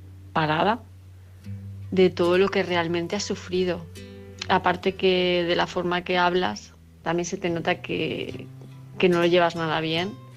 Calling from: Palma de Mallorca, Balearic Islands, Spain; de Palma de Mallorca

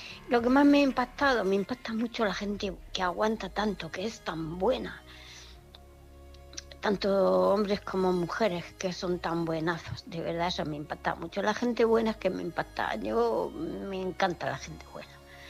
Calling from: Murcia, Region of Murcia, Spain; de Murcia.

